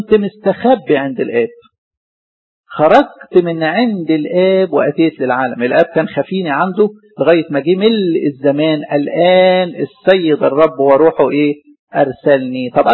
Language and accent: Arabic; Egypt; طبعا احنا نعتز مصر ان احنا مصريين. احنا ايه؟ احنا مش عرب على فكرة. احنا مش عرب.